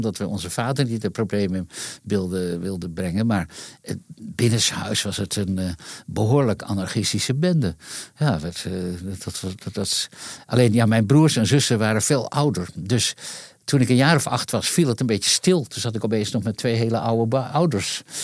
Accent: Leeuwarden, Friesland, Netherlands; Ook in Leeuwarden, waar ik opgroeide.

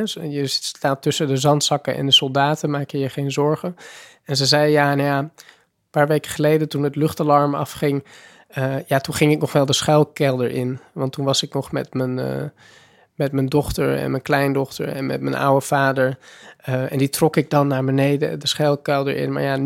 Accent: Netherlands; ik kom uit Nederland

